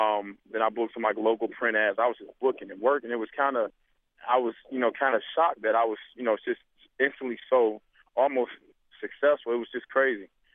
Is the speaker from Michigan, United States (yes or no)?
yes; Detroit, Michigan, United States; And we grew up in Detroit, Michigan, actually. And a native, you know, Detroiter who I grew up with.